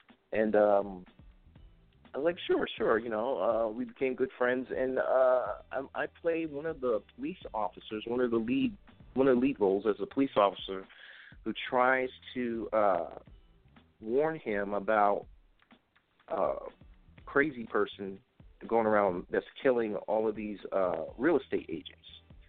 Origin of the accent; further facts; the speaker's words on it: Hillside, New Jersey, United States; Yeah, I was in my hometown, Hillside, New Jersey.